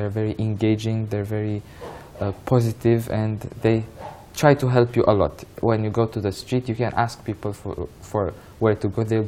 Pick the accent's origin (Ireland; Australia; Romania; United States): Romania; Bucharest; I was born in Bucharest, in Romania, Bucharest. I lived my whole life here. But I'm originally Turkish.